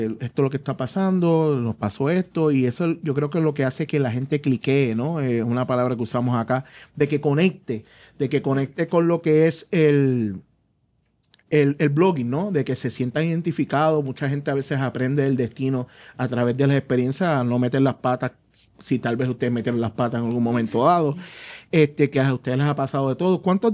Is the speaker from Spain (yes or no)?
no; Puerto Rico; Como buen puertorriqueño te diría.